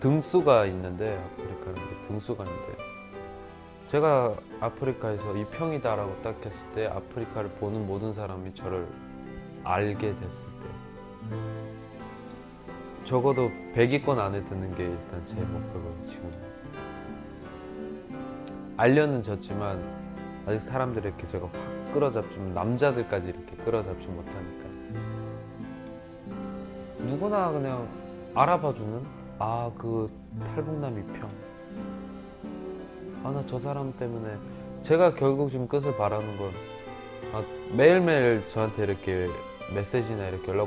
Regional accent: North Korea; now in Seoul, South Korea; 저는 그냥 고향이 북한인 똑같은 사람이에요.

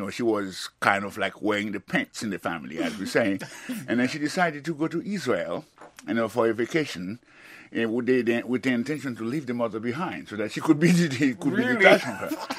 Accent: Haiti; you know, I'm from Haiti.

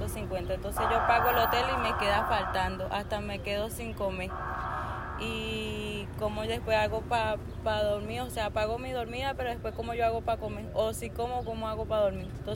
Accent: Putumayo, Colombia; moved away; Yo vengo desde Colombia, donde está la frontera de Ecuador y Colombia, se llama Putumayo. De ahí me vine viajando de ahí hasta Medellín

